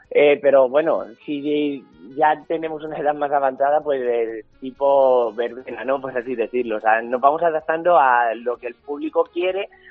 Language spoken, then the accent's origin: Spanish; Villaminaya, Castilla-La Mancha, Spain; estaba tocando en las fiestas de mi pueblo, en Villaminaya